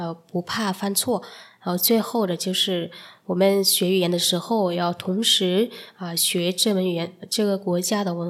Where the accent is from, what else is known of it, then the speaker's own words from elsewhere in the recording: Vietnam; Chinese is a second language; 我来自越南，今天很高兴能够在这里跟大家见面。